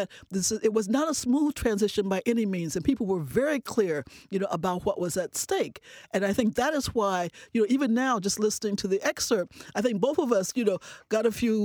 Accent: Columbus, Ohio, United States; I was born and raised in Columbus

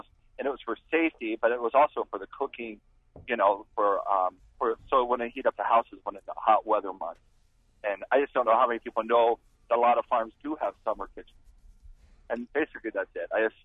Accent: Ohio, United States; And I grew up in Northwest Ohio

